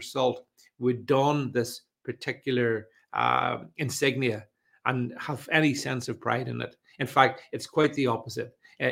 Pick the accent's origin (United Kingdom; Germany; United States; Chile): United Kingdom; to undermine and demoralize us Brits.